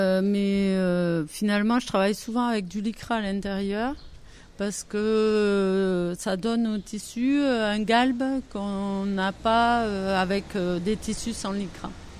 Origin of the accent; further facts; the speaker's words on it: Occitanie, France; On vient de Pyrénées-Orientales.